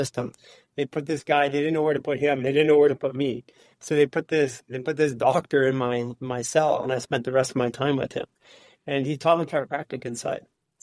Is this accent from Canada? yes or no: yes; Canada; I could be in Canada, back in my home country.